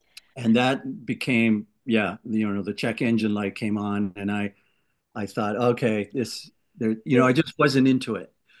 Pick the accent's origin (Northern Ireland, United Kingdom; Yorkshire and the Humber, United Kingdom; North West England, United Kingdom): North West England, United Kingdom; born there; Well, I was born in the UK. I was born south of Liverpool.